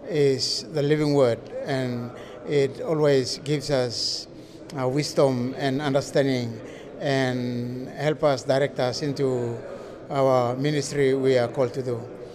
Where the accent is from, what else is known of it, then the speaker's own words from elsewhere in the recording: Papua New Guinea; from Papua New Guinea.